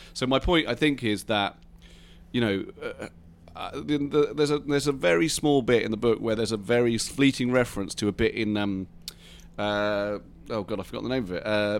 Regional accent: England, United Kingdom; No, I think as an English writer, you don't...

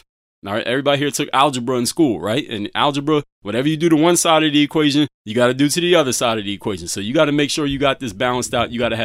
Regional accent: Philadelphia, Pennsylvania, United States; I choose to get that Philly cheesesteak when I'm in my hometown of Philadelphia

